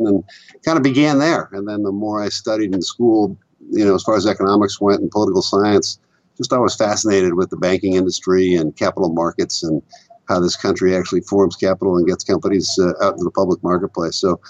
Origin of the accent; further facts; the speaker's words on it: Vermont, United States; growing up in Vermont, you're pretty close to the Canadian border.